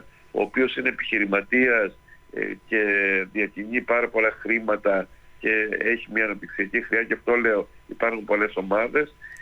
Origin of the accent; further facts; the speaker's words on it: Eastern Macedonia and Thrace, Greece; για όλους εμάς που είμαστε από εδώ από τη Θράκη, που ζήσαμε, που ζούμε, που αναπτυσσόμαστε εδώ πέρα